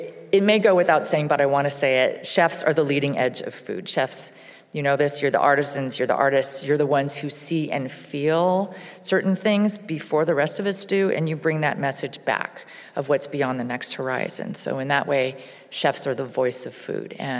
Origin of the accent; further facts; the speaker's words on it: Hawaii, United States; I'm from Hawaii.